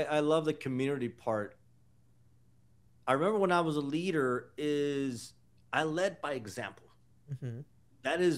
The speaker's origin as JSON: {"language": "English", "country": "Mexico", "tie": "born or raised there", "said": "I grew up poor, I grew up in Mexico, and I didn't have a mentor"}